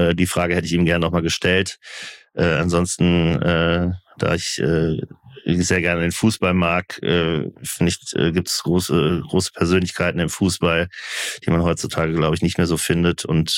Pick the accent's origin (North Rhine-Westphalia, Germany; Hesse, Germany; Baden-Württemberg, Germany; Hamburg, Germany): North Rhine-Westphalia, Germany; Cologne; Und als Kölner geht mir natürlich jeden Tag, wenn ich im Office bin, das Herz auf.